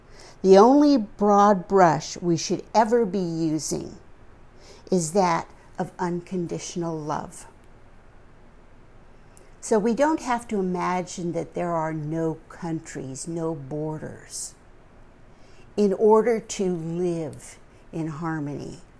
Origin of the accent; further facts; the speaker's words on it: United States; born there; I am an American. I was born here. I am a Native American.